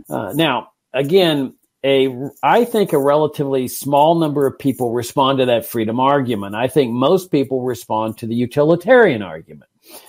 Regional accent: Laredo, Texas, United States; Let's just take my hometown of Laredo, Texas, which is situated there on the border.

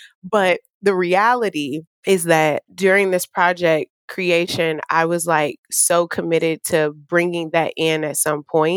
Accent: Illinois, United States; like I grew up on the South Side.

